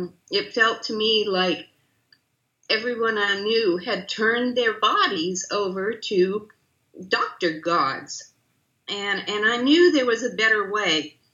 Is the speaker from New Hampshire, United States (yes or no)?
yes; New Hampshire, United States; And I grew up in New Hampshire, so we had access to a lot of good fish.